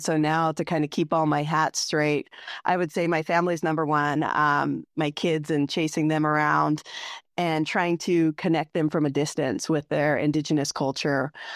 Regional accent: Fort Klamath, Oregon, United States; Well, born and raised in Fort Klamath, attended a school in Chiloquin, graduated there.

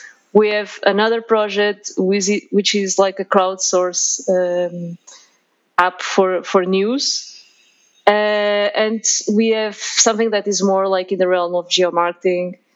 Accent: Lisbon, Portugal; also born or lived in London / Barcelona; I'm from Lisbon originally, but I lived longer in these other cities that you mentioned than in Lisbon. I mean, obviously, I lived in Lisbon when I was growing up

